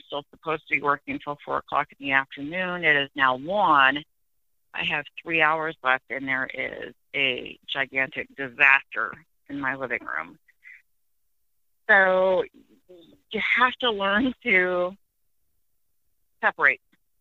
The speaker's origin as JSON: {"language": "English", "region": "Iowa", "country": "United States", "said": "I'm from Iowa."}